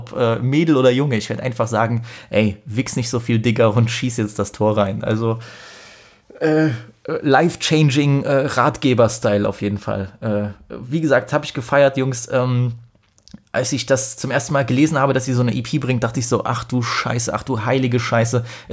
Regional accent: Poland

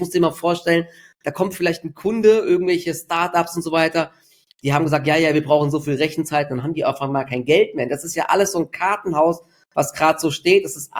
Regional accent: Dietzenbach, Hesse, Germany; in meiner Heimatstadt in Dietzenbach

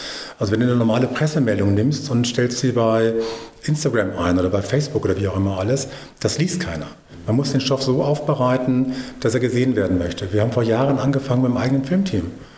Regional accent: Rhineland, Germany; Ich bin ja Rheinländer

